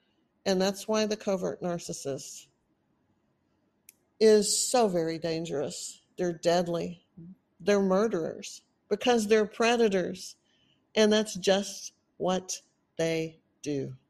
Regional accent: Texas, United States; accent: Texan; You know, that's my roots. I've been in Texas most of my life. Of course I sound like a Texan.

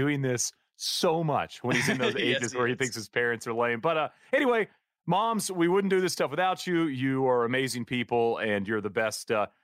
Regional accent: Marshall, Texas, United States; it's like a 3.5-hour drive from Waco to my hometown, Marshall.

